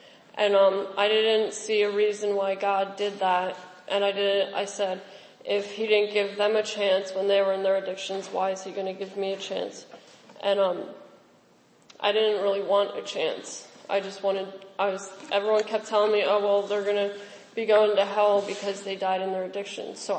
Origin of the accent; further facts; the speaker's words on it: Pennsylvania, United States; I'm 21. I've been in the program about 10 months. I'm from Bucks County.